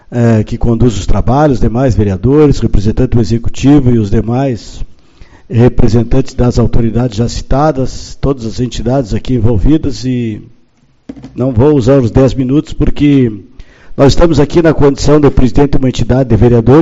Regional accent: Quaraí, Rio Grande do Sul, Brazil; Eu sou de Quaraí

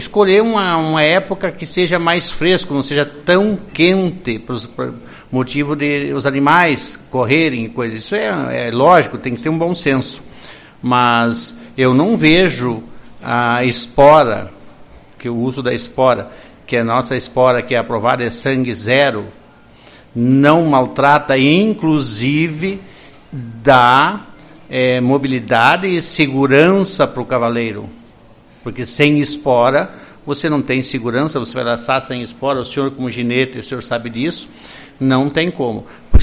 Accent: Rio Grande do Sul, Brazil; todos nós somos gaúchos, todos nós gostamos, né?

